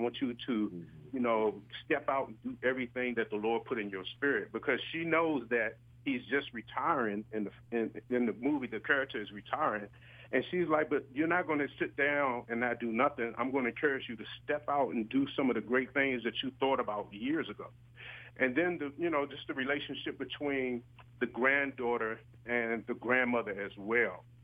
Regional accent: Washington, District of Columbia, United States; I come from I'm the youngest of five. I grew up in Northeast Washington, D.C. My father wasn't there.

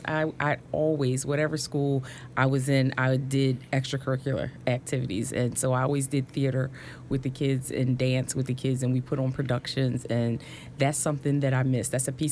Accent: Philadelphia, Pennsylvania, United States; from Philadelphia, and I have people all the time fussing at me.

